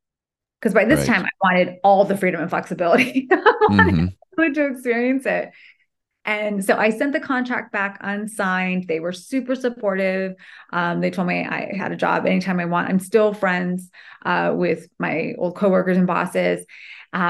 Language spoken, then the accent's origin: English; California, United States; also born or lived in Georgia; we were living in Georgia at the time, and I moved back to my home state in California.